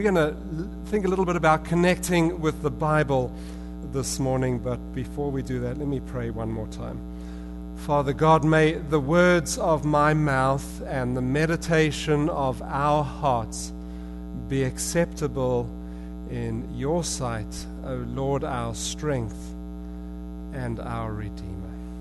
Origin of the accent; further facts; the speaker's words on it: United Kingdom; now in Uxbridge, Canada; And my British sense of humor is such